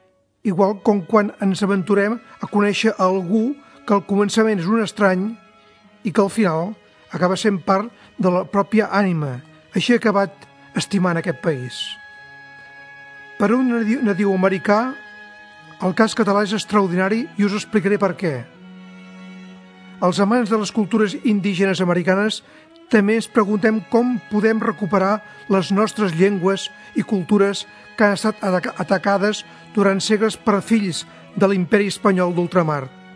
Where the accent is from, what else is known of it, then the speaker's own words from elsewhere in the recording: Colombia; now in Spain; nosaltres, els colombians, recordem el 20 de juliol, el dia de la independència del meu país. Jo, com a colombiana, puc dir que estic enamorada de Catalunya.